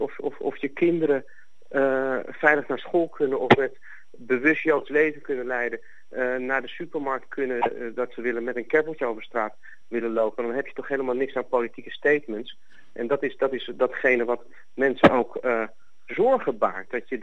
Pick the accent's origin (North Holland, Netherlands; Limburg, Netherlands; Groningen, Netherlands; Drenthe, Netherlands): North Holland, Netherlands; Amsterdam; je geboren en getogen in Amsterdam bent